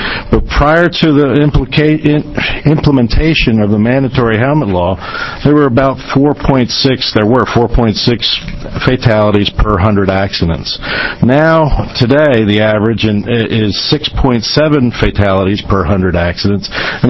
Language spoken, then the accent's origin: English; Junction City, Oregon, United States; I'm from Junction City, Oregon.